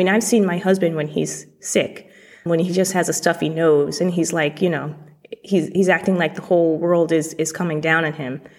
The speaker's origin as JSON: {"language": "English", "region": "Connecticut", "country": "United States", "said": "I'm from Connecticut, small town Connecticut. My family was one of three black families in the entire town growing up in the mid 80s and 90s."}